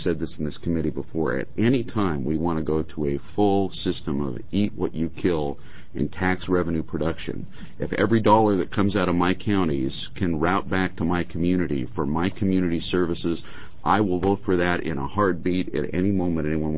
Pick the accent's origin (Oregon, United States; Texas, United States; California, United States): Oregon, United States; Bend; I grew up in Bend